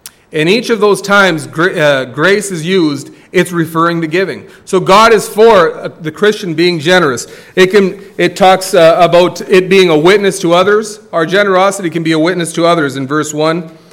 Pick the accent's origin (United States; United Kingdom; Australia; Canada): Canada; Fort McMurray, Alberta; Take it from me. I came from Fort McMurray, and people like their toys up there.